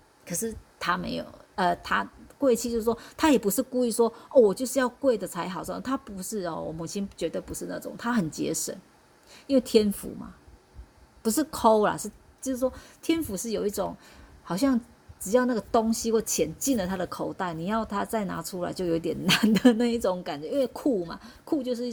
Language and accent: Chinese; central Taiwan, Taiwan; now in Taipei, Taiwan; 那时候我刚上来台北，因为我其实我是中部人，好，我从中部搬上，就是搬上来这样子。然后那时候我在读台中商专的空专，好，那时候我年纪还很轻嘛